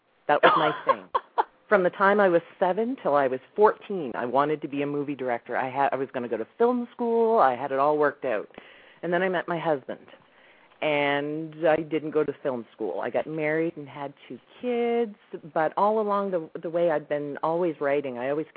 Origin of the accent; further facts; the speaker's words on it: Canada; I can whip out my Canadian accent there if you'd like.